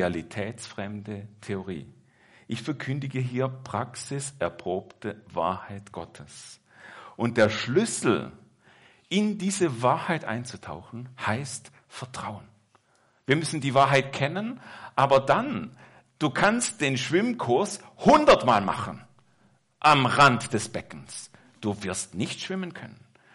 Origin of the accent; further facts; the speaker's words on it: Baden-Württemberg, Germany; also born or lived in Switzerland; ich bin zwar in der Schweiz geboren, aber einen großen Teil meiner Kindheit und Jugendzeit in Deutschland aufgewachsen, und zwar in Süddeutschland bei den Schwaben.